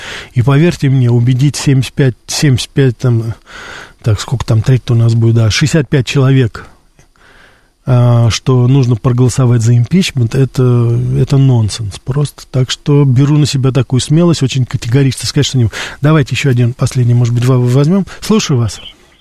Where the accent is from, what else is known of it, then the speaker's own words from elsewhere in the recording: Russia; по фамилии они не догадывались, что я из России, а по языку тоже они особо не могли догадаться.